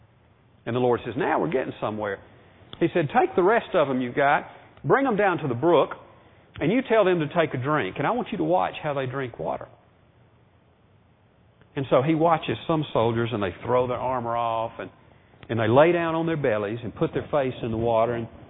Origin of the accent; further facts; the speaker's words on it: Birmingham, Alabama, United States; I was raised in Birmingham. In 1963, I was 11, 12 years old. Birmingham had another name at that time called Bombingham.